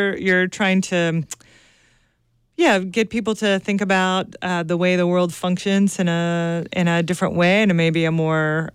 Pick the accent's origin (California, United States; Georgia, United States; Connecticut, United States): Georgia, United States; Well, I will share with you that I'm from Georgia.